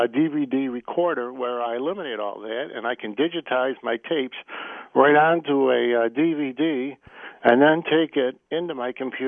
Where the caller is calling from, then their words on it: Beijing, China; Right outside of Beijing.